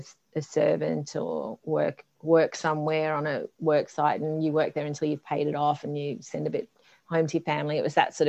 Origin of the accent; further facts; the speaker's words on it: Queensland, Australia; I'm from Queensland as well anyway.